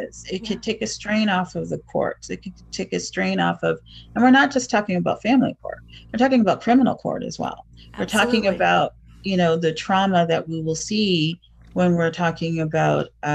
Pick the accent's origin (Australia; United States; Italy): United States; Boston, Massachusetts; born there; I was born in 71 in Boston, Massachusetts.